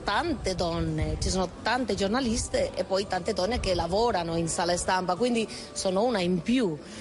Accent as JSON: {"language": "Italian", "country": "Spain", "second_language": "Italian", "said": "Poi è vero che sono donna, anche sono spagnola"}